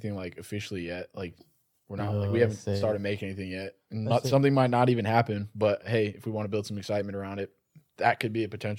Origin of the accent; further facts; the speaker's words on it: New York, United States; Here's the thing, bro. I grew up in New York.